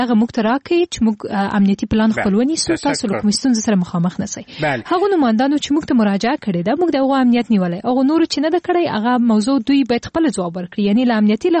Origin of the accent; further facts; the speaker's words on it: Afghanistan; همه ما میتونیم به عنوان یک افغان